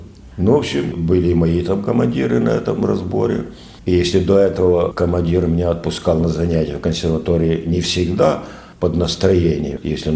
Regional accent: Ukraine; Ну я сам украинец, так естественно, это для меня легкая песня.

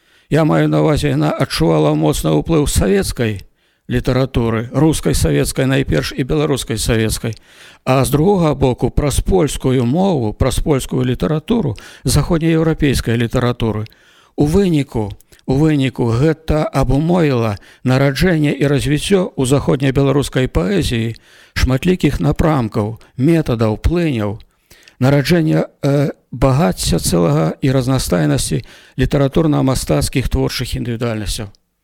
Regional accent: Minsk Region, Belarus; born there; Да, я нарадзіўся ў Любанскім раёне на Мінчыне

